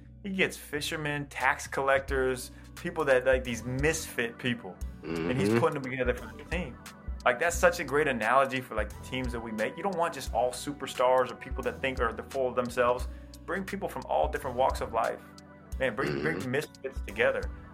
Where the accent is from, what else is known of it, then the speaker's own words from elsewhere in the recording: Iowa, United States; Kyle, I grew up in Iowa thinking I was